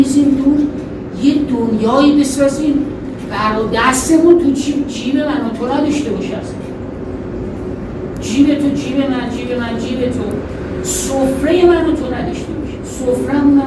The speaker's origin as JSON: {"language": "Persian", "town": "Tehran", "region": "Tehran Province", "country": "Iran", "tie": "born or raised there", "said": "حقیقتا تهران بیگانه ساز تو تهران هم بزرگ شدم"}